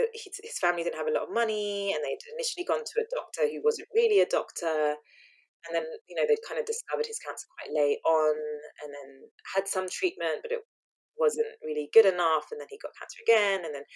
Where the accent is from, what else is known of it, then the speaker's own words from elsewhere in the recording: London, United Kingdom; growing up in East London